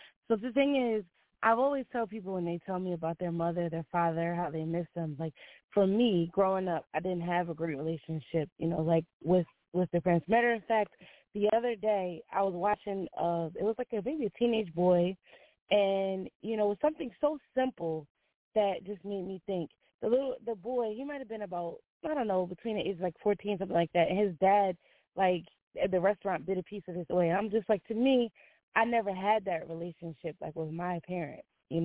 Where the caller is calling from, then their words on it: New Jersey, United States; I'm calling from Jersey.